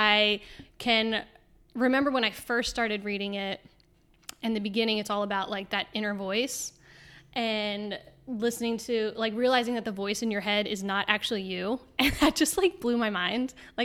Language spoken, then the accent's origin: English; New Jersey, United States; also born or lived in New York / Los Angeles; Sure. I'm from New Jersey. I grew up with four siblings and moved to New York, Hoboken area for a few years. Then I was in LA for a little while. And now I've been in North Carolina with you for like 3 years.